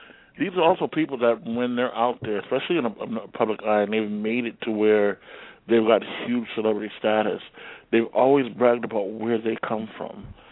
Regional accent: Newark, New Jersey, United States; I'm from Newark, New Jersey.

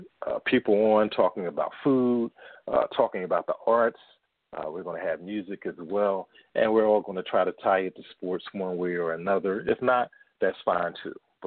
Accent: Philadelphia, Pennsylvania, United States; I'm a Philly guy. I grew up in West Philadelphia, a few blocks from, let's say … those guys.

